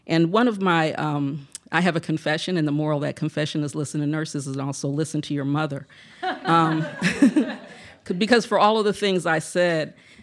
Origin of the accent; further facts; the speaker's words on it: Akron, Ohio, United States; I would have been at the forefront of the opioid crisis because I'm from Akron, Ohio, and Ohio is at the center of this.